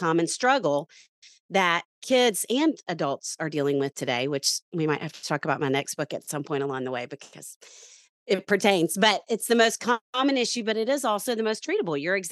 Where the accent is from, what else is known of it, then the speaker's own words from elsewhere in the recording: Little Rock, Arkansas, United States; moved away as an adult; now in Nashville, United States; And I'm from Little Rock, Arkansas originally, and I moved to Nashville to go to grad school at Vanderbilt